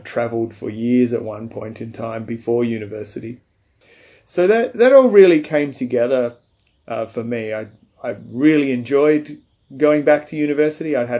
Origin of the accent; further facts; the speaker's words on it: Port Adelaide, South Australia, Australia; I grew up in Port Adelaide in South Australia, and we always lived near a beach.